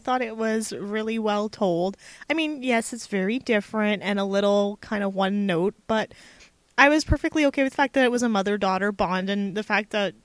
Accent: Scotland, United Kingdom; little Scotch girl who has no desire to be like all the other little Scotch girls, which I appreciate being Scottish myself.

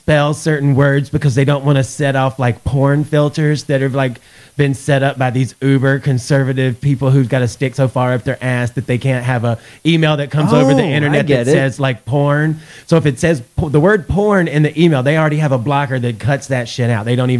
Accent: the South, United States; I'm from the South. I know how these fools operate.

